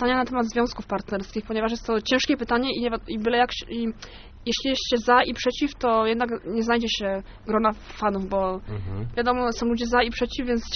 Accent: Leszno, Greater Poland Voivodeship, Poland; Więc ja chciałam powiedzieć, że jestem z Leszna, jestem leszczynianką, ale nie miałam okazji.

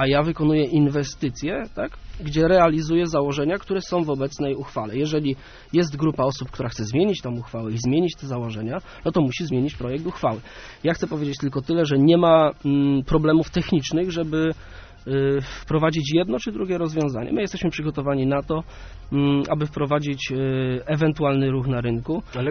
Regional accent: Gostyń, Greater Poland Voivodeship, Poland; Urodzony i wychowany w Gostyni.

